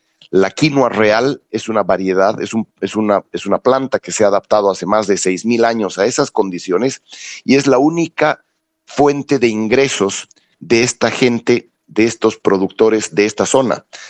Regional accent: Bolivia; Lo único que podemos hacer como bolivianos es continuar en esta lógica de posicionamiento

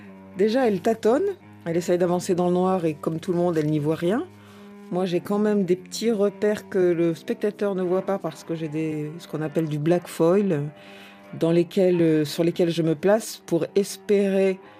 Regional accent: Châteauroux, Centre-Val de Loire, France; moved away as an adult; now in Paris, France; on m'a beaucoup demandé, pas à Châteauroux où j'ai été élevée, mais à Paris, à partir du moment où je suis arrivée pour étudier, d'où est-ce que tu viens? Et quand je répondais de Châteauroux dans le Berry

